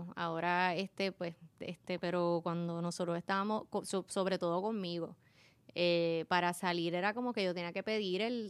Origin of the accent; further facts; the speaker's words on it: Morovis, Puerto Rico; No, yo soy sí, de Morovis.